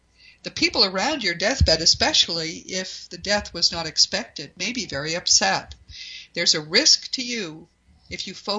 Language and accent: English; New England, United States; I'm from New England. There are many ghosts there in those old houses.